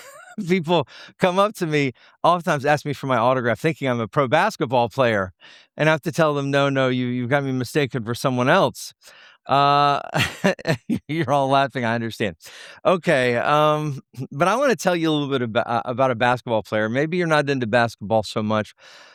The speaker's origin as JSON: {"language": "English", "town": "Atlanta", "region": "Georgia", "country": "United States", "tie": "born or raised there", "said": "I've been born and raised in Atlanta. I know how it works, y'all."}